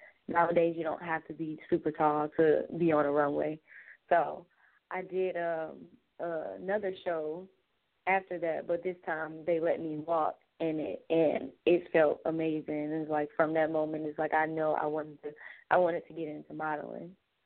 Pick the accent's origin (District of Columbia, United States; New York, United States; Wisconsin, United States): New York, United States; now in Atlanta, United States; Okay, I am from upstate New York. A lot of people may have heard of Buffalo, Niagara Falls area. I've been in Atlanta for about 6 years now